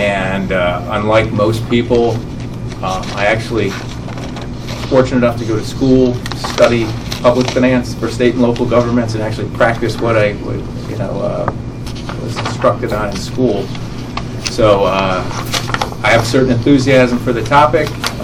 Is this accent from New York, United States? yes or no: yes; Buffalo, New York, United States; now in Newcastle County, United States; I'm originally from upstate New York. You can see the university that I attended. I grew up near Buffalo, New York, which means I know about snow, and I am cursed to be a Bills fan for all of eternity.